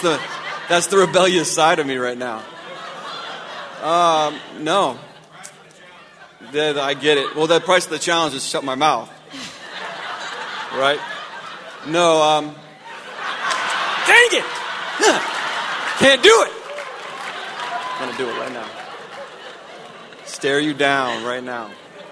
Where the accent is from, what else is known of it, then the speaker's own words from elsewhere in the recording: Indiana, United States; now in Portland, United States; No, Indiana.